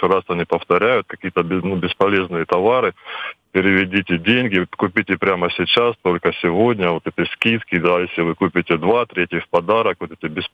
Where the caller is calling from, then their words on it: Rostov-on-Don, Rostov Oblast, Russia; я из Ростова-на-Дону.